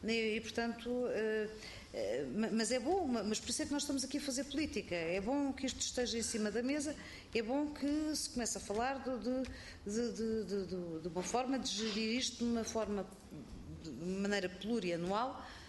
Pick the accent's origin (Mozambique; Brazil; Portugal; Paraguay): Portugal; E como portuguesa